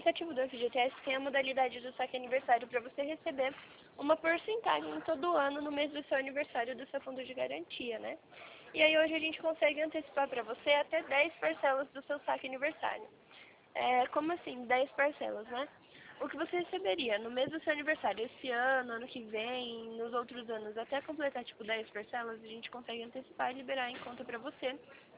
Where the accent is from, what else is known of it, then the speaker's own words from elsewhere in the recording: São Paulo, Brazil; Sou de São Paulo.